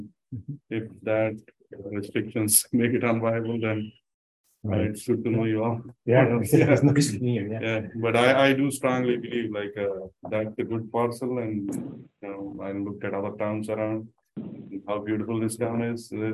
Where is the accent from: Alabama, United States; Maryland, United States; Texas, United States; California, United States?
Maryland, United States; Ellicott City; I mean, I'm from Ellicott City, which is a historic district.